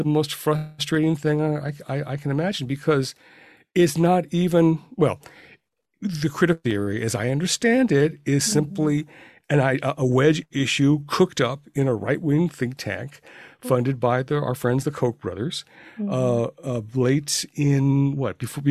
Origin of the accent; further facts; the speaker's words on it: Puyallup, Washington, United States; the Puyallup Fairgrounds, where I grew up in Puyallup.